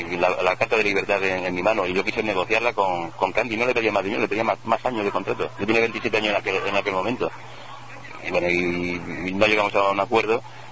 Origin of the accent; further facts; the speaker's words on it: Jaén, Andalusia, Spain; now in Granada, Spain; Bueno, yo soy de Jaén, lo que pasa es que mira, yo llevo muchos años aquí.